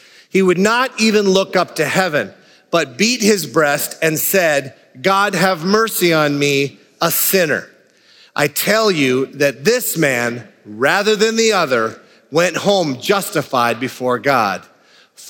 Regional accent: Hibbing, Minnesota, United States; We grew up together in Hibbing.

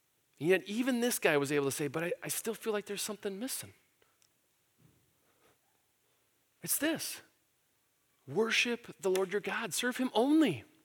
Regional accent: Midwest, United States; And yet, as politely and directly as a Midwesterner can I confront you and just say, is that true of you, of us?

